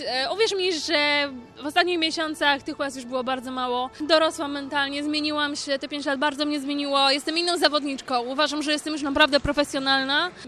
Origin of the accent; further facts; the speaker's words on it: Podlaskie Voivodeship, Poland; dzięki kibicom właśnie ze swojej pięknej Suwalszczyzny, Sejneńszczyzny, z całego województwa podlaskiego i z całej Polski.